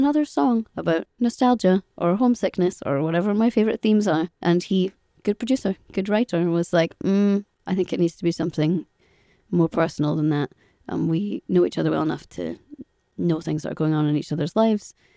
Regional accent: Scotland, United Kingdom; we're Scottish

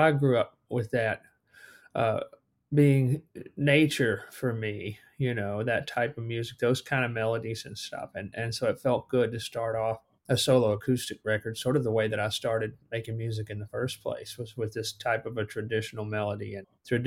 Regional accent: Alabama, United States; now in Nashville, United States; that was not an option when I was growing up in Alabama. And sometimes it's not living in Nashville either.

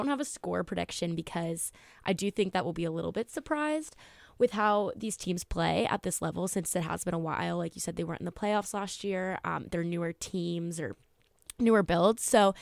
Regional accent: Boston, Massachusetts, United States; I'm from Boston, but I'm a Bills fan

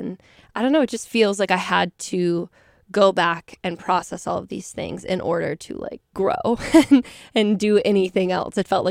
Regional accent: Orlando, Florida, United States; also born or lived in Kissimmee, Florida; That is where I was born. And then I grew up in Orlando, which is maybe a 30-minute drive.

